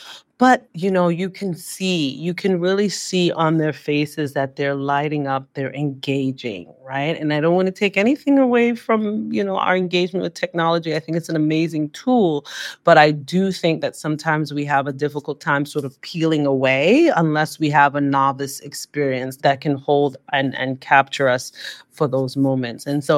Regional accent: New York, United States; And I do think that growing up as a New Yorker, I just wasn't familiar.

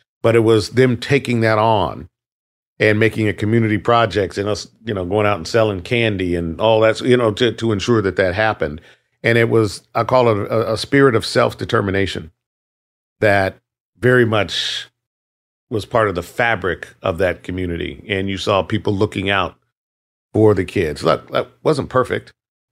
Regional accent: Colorado, United States; they moved into Pueblo, Colorado. And then from there, so I'm fourth generation from Colorado.

